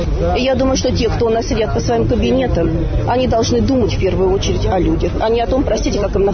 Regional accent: Russia; именно от того, что я россиянка

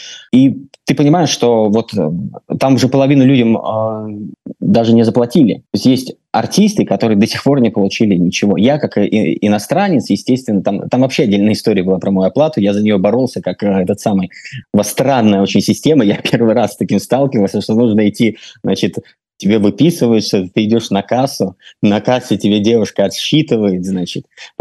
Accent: Latvia; Я живу в Латвии, и по национальности я латыш, да, я в плане по национальности как принадлежность к стране. Этнически я русский. Предки мои, значит, по отцовской линии литовцы и белорусы, по материнской линии это русские старообрядцы.

